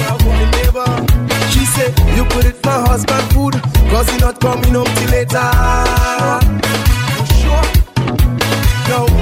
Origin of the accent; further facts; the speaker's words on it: New York, United States; And I'm from New York, and I come to spend some time down in Grenada.